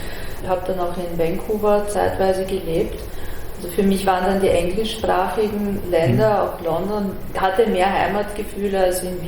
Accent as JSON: {"language": "German", "country": "Iran", "lives_now": "Germany", "said": "ich komme aus dem Iran"}